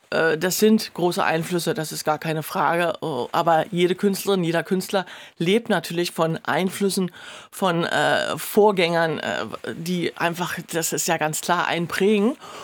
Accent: Berlin, Germany; moved away as an adult; Ich bin ja in Ostberlin groß geworden.

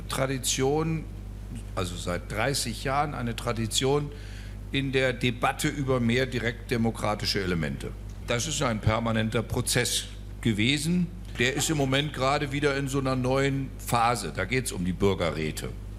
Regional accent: West Germany, Germany; meine Lebenserfahrung als Westdeutscher ist

